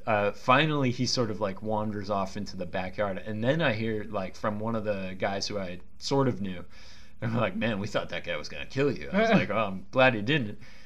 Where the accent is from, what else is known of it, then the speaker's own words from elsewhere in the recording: California, United States; I grew up, you know, I grew up in the Bay Area.